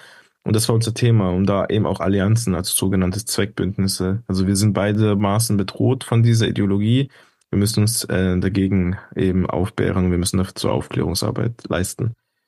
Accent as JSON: {"language": "German", "town": "Heilbronn", "region": "Baden-Württemberg", "country": "Germany", "tie": "born or raised there", "said": "Ich bin gebürtiger Heilbronner, Königreich von Dieter Schwarz."}